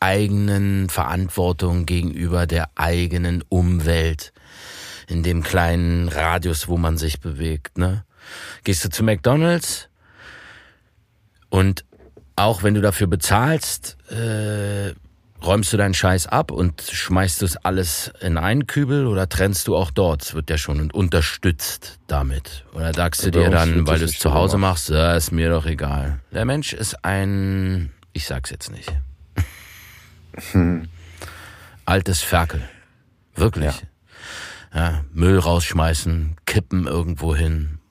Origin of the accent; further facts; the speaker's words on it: East Germany, Germany; Ich als Ossi.